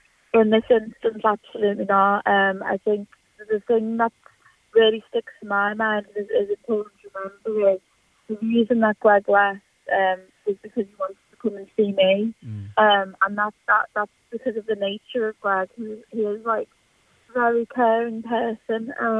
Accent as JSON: {"language": "English", "town": "Liverpool", "region": "North West England", "country": "United Kingdom", "said": "No, I'm from Liverpool."}